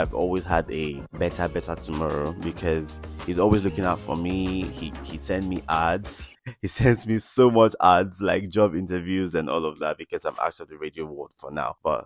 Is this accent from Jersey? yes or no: no; Nigeria; because I'm a Nigerian, so in my setting, most Nigerian parents don't talk to their kids about sex.